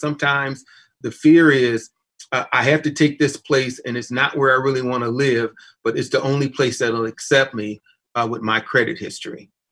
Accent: Ann Arbor, Michigan, United States; I grew up in Ann Arbor. I moved here when I was 8 years of age. And so this has been a community that I'm very invested in.

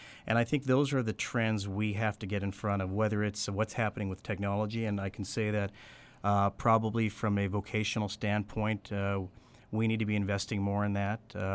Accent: New Mexico, United States; moved away as an adult; I grew up in New Mexico, and I remember a lot of years ago when I was 18 and graduated, I left the day after high school graduation because I had no idea what careers were out there.

